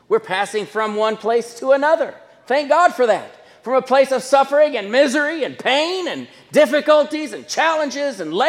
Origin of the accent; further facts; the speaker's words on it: Mexico; also born or lived in Thailand; now in United States; I've only been in the United States a few years of my whole life. I grew up in Mexico, and then the last 12 years I've been in Thailand.